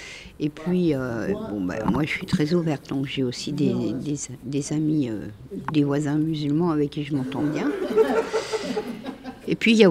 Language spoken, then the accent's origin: French; Échirolles, Auvergne-Rhône-Alpes, France; Moi, je viens d'Échirolles